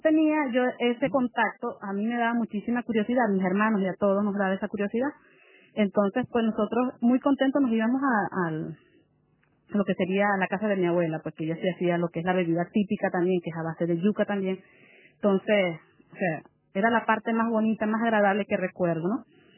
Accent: Ciudad Bolívar, Bolívar, Venezuela; born there; la primera etapa, que fue donde yo realmente nací, fue en Ciudad Bolívar, que es la capital del estado Bolívar.

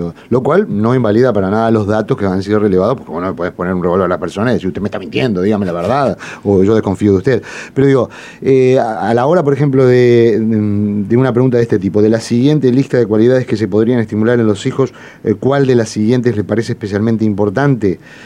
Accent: Uruguay; Acá, en realidad, somos bien uruguayos.

